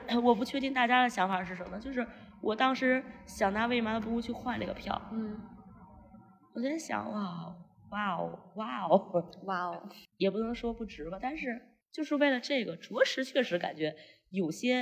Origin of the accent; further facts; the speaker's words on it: Beijing, China; 作为北京人，狂喜，赢了，扬眉吐气，扬眉吐气一次